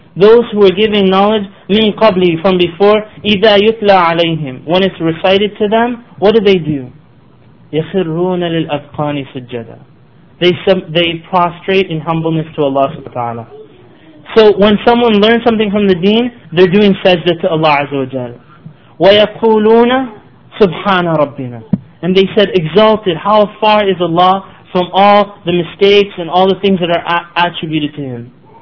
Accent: Canada; If you go to Canadian children, they might know Islam better than American children. I'm from Canada, that's why I mean.

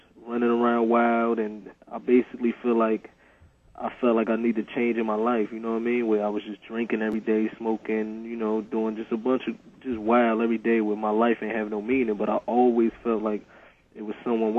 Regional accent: New Jersey, United States; And growing up, I was raised in New Jersey, and my parents was Muslim

